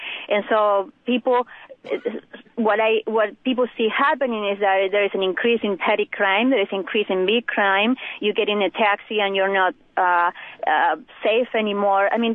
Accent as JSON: {"language": "English", "country": "Argentina", "tie": "born or raised there", "second_language": "English", "moved": "as an adult", "lives_now": "Davenport, United States", "said": "I grew up in Argentina. I'm 38 years old. I came to live in the United States 10 years ago"}